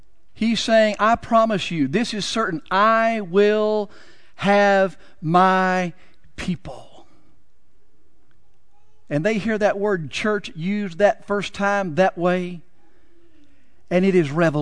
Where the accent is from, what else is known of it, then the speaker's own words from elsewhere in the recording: Texas, United States; remember, I'm from Texas and you've got to be merciful for that.